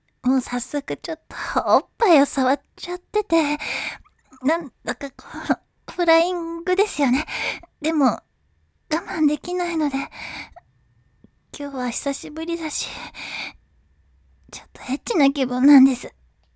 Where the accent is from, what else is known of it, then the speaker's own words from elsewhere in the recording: Kyushu, Japan; 出身地は九州です。